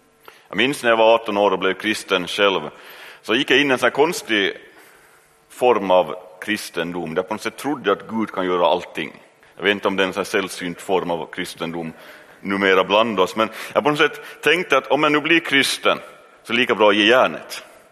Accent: Ostrobothnia, Finland; Tänker nu jag som en österbottning.

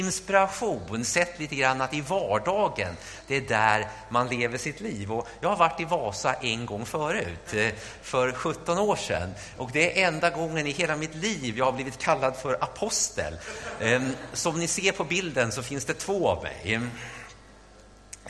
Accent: Märsta, Stockholm County, Sweden; Jag växte upp i Märsta

